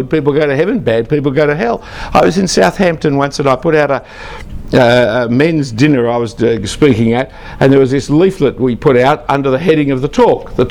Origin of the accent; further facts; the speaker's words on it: Australia; formal kind of cultural Christianity that I grew up in Australia